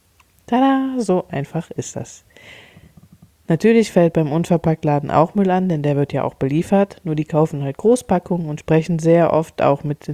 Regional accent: Cologne, North Rhine-Westphalia, Germany; ich komme aus Köln, wir haben hier die Kioskultur

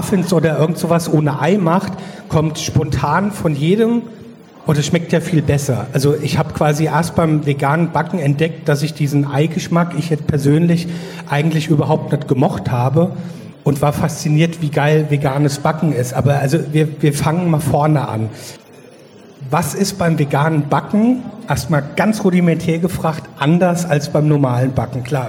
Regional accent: Rhineland-Palatinate, Germany; Ich bin ja aus Rheinhessen.

